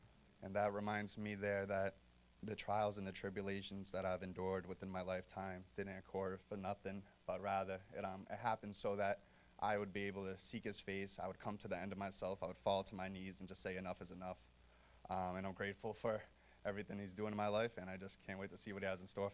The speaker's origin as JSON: {"language": "English", "town": "Lawrence", "region": "Massachusetts", "country": "United States", "tie": "born or raised there", "said": "I am 23 years old. I was born and raised in Lawrence, Massachusetts"}